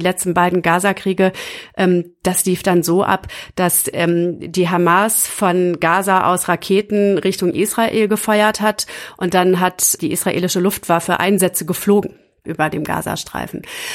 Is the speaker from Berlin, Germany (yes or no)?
yes; Berlin, Germany; Und der wird dich und mich als Berliner nochmal extra betreffen.